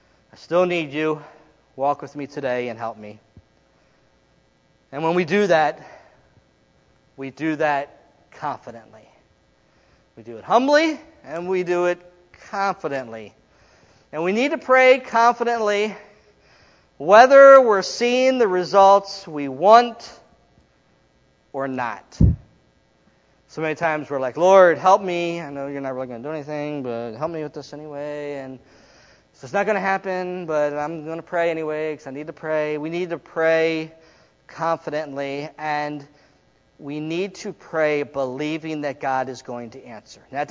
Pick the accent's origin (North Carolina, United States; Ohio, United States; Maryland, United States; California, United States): Maryland, United States; Baltimore; I'm from Baltimore. I was living in my home in Baltimore.